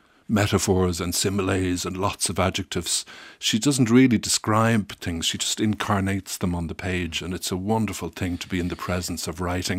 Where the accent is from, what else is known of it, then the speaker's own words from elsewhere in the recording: Ireland; I think in a particular way as Irish people who read